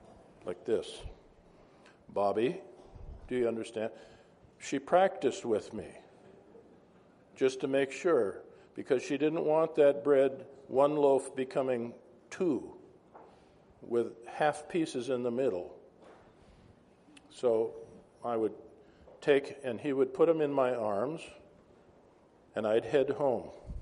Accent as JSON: {"language": "English", "region": "Minnesota", "country": "United States", "tie": "born or raised there", "said": "And it took me back to my childhood, growing up in Minnesota."}